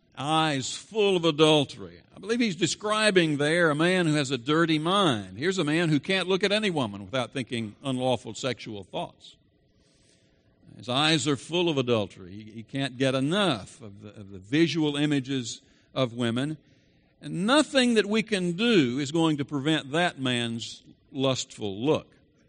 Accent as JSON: {"language": "English", "region": "the South", "country": "United States", "said": "I'm a Southerner."}